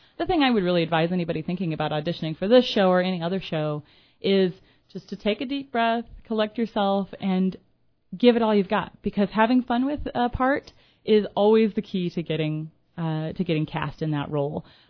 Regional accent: Quincy, United States; I'm a mom, and I know that I would love for my son to have the arts opportunities that I had growing up in Quincy.

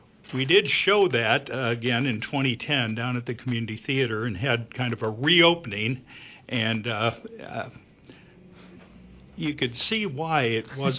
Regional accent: Camp Point, Illinois, United States; I'm from Camp Point, so we were out from the provinces.

